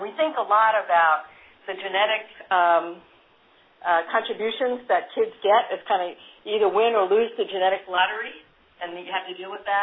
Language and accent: English; Bronx, New York, United States; I did, as a child, I grew up in the Bronx, New York, and I went to a small little parish Catholic school, and we would walk home about 7 blocks